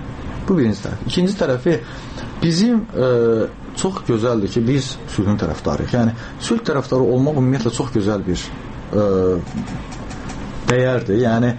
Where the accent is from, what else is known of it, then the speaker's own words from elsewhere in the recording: Karabakh, Azerbaijan; Mən özüm Qarabağdanam və müharibənin içində olmuşam.